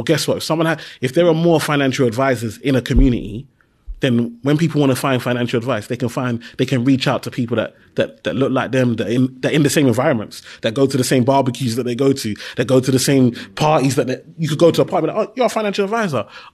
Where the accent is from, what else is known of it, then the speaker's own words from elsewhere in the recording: Whitechapel, London, United Kingdom; I grew up in Tower Hamlets. I've grown up, lived there, born in Whitechapel. I've lived there my whole life. And I always felt like this is home.